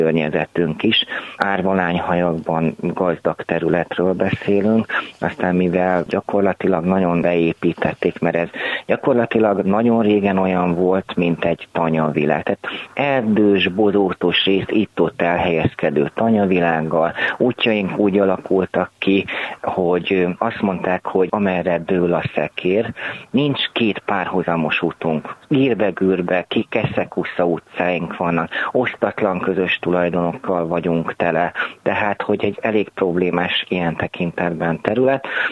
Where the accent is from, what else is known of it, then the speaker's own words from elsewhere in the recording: Szigetszentmiklós, Pest, Hungary; Én a Szigetszentmiklós alsó Bucka város részből származom, rövidítve Bucka, itt 11 ezer ember él